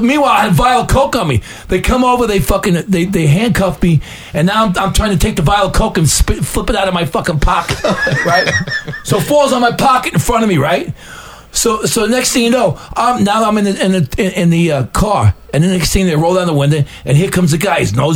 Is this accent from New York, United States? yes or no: yes; New York, United States; You know, I'm from New York.